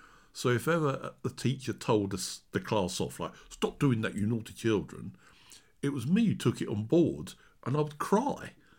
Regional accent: Tunbridge, South East England, United Kingdom; also born or lived in South Croydon; And I suppose they really, really start at the age of three when we moved down from South Croydon down to Tunbridge, where basically I call that my hometown.

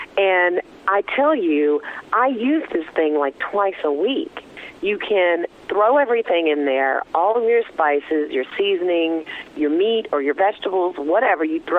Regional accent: the South, United States; I grew up in the South. So in the South, you know, we tend to fry everything, vegetables and meat.

